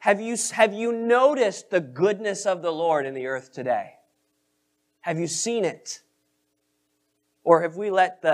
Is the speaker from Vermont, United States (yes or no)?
yes; Reedsboro, Vermont, United States; But I remember growing up in Reedsboro, Vermont. Aren't no streetlights in them parts there.